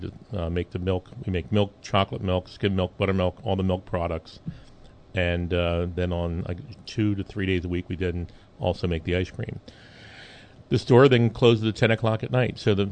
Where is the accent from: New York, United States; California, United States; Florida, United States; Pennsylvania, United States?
Pennsylvania, United States; Bryn Mawr; I grew up in the Bryn Mawr area, and I've been up here about 40 years now.